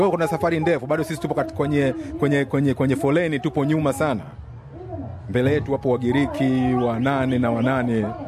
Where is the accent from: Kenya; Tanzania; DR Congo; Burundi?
Tanzania; now in Australia; Ni bado mimi ni Mtanzania, bado na passport ya Tanzania, kwa hiyo bado nina strong ties na nchi.